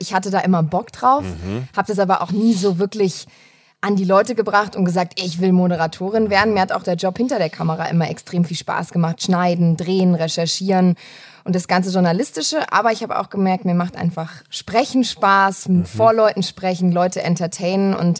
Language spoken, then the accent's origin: German; Kirchzarten, Baden-Württemberg, Germany; also born or lived in Wiesbaden; geboren in Frankfurt, in Wiesbaden. Hab da eine kurze Zeit gelebt, so 6 Jahre, und dann bin ich in den Schwarzwald nach Kirchzarten gezogen.